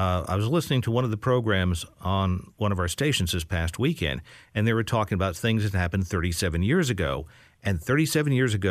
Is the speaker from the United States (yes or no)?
yes; New York, United States; I was growing up in Metro New York